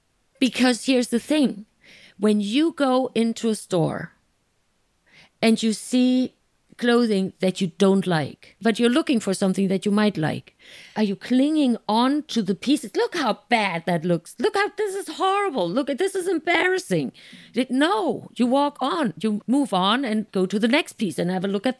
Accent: Germany; Yeah, but not so much because I'm European too.

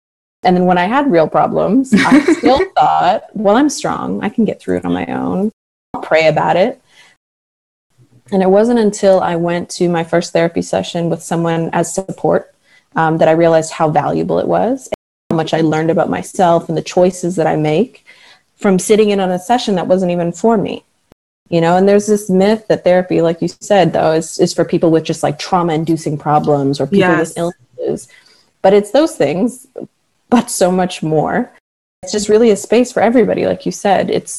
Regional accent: Canada; It's only in Canada at the moment. I'm Canadian.

